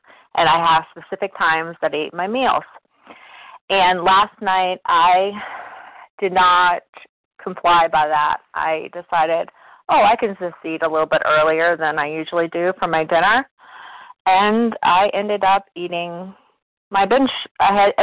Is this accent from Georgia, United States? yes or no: no; Virginia, United States; I'm from Virginia. Thanks for calling on me.